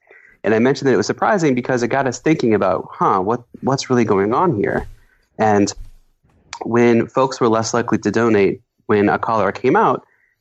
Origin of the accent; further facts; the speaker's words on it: Iowa, United States; I was really proud of my home state of Iowa.